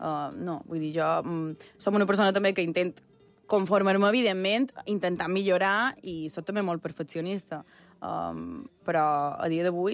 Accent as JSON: {"language": "Catalan", "town": "Sencelles", "region": "Balearic Islands", "country": "Spain", "tie": "born or raised there", "lives_now": "Palma, Spain", "said": "Jo vaig néixer a Sencelles, he viscut pràcticament tota la meva vida a Sencelles, visc a Palma des de fa un poc més de 4 anys"}